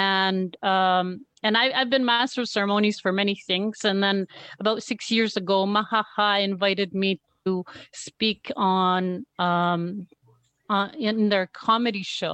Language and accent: English; Coral Harbour, Nunavut, Canada; now in Iqaluit, Canada; I'm from Iqaluit right now. I've been living here for about 7 years, born and raised in Cor Harbour, but lived all over Nunavut. Here in Iqaluit, last 7 years.